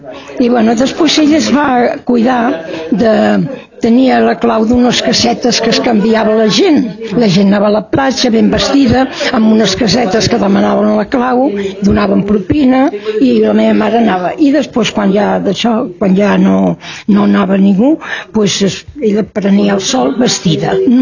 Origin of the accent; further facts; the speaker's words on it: Barcelona, Catalonia, Spain; Jo he nascut a Poblenou, i a Poblenou he viscut, i a Poblenou visco. He canviat de pis, però visco. Ara visc a Diagonal, en l'Eixample de Poblenou.